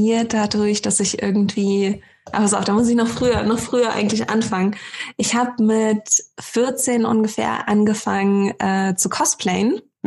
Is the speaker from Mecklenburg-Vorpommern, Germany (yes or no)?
yes; Greifswald, Mecklenburg-Vorpommern, Germany; Ganz ursprünglich komme ich aus dem Norden, aus Greifswald.